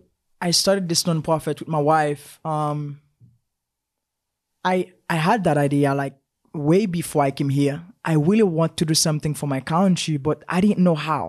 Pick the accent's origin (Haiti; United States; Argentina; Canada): Haiti; But for me, I grew up in Haiti.